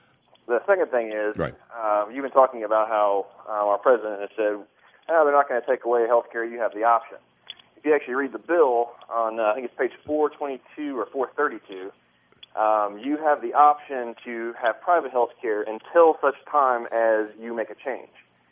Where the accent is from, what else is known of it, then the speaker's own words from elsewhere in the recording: England, United Kingdom; I grew up in England where they obviously have national health